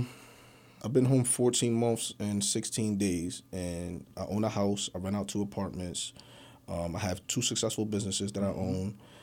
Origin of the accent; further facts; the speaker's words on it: Harlem, New York, United States; I'm born and raised in Harlem.